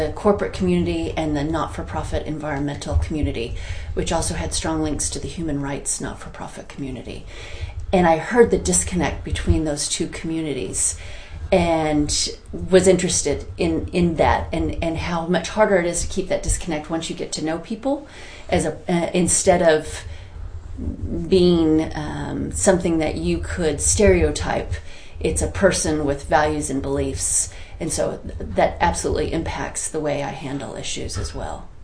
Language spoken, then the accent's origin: English; Redondo Beach, California, United States; moved away; also born or lived in Washington, D.C.; I'm born and raised in Redondo Beach, California, in Los Angeles. Immigrated from here, from Washington, D.C. Lived for 10 years in Washington, D.C. and immigrated from D.C. to here.